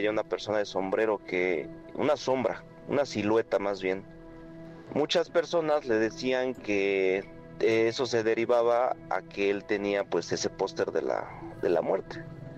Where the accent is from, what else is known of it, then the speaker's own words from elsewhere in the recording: Mexico City, Mexico; now in Puebla, Mexico; Soy originario de la Ciudad de México, pero radico en la ciudad de Puebla.